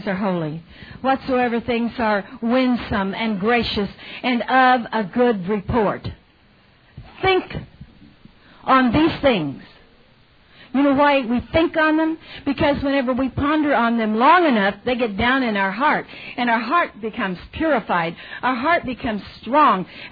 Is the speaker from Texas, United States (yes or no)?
yes; Texas, United States; You know, I'm from Texas, and I remember hearing a lot of saying